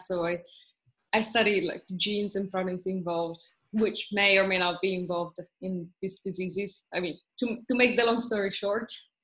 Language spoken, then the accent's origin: English; Italy; English is a second language; I'm from Italy, so Trieste is a town in the northeast.